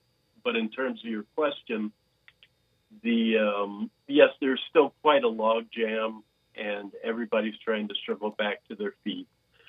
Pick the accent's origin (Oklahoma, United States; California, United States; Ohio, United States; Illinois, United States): Ohio, United States; Cincinnati; Well, I started out as I mentioned, I grew up in Cincinnati.